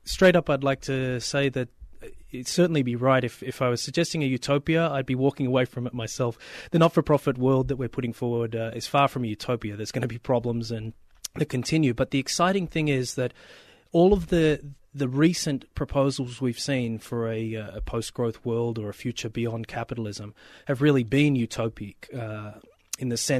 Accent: Australia; now in United States; I'm from Australia, in case you didn't pick up

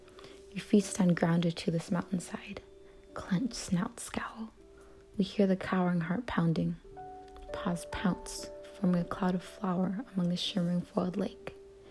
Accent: Alaska, United States; I'm 17 and I'm from Beth, Alaska.

